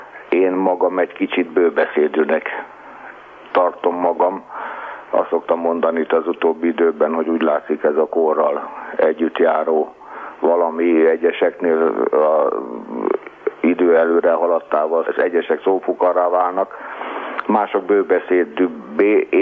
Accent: Budapest, Hungary; Én, ahogy mondani szokták, a pesti flaszteron nőttem fel, itt Angyalföldön, tehát nagyon közel ahhoz a helyhez, ahol beszélgetünk. Elég sokat költöztem a városban

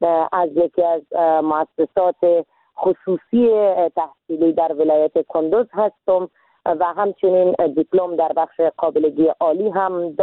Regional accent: Iran; moved away as an adult; now in Afghanistan; من در سال 1364 در کشور ایران به دنیا آمدم

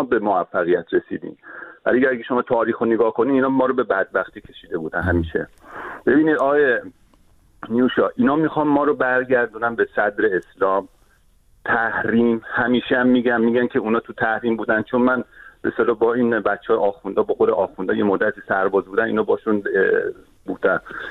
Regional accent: Tehran, Tehran Province, Iran; moved away; بله من خودم بچه تهرانم، جنوب شهر تهرانم. من بعضی موقع به سر میرم ایران، خانواده رو میبینم.

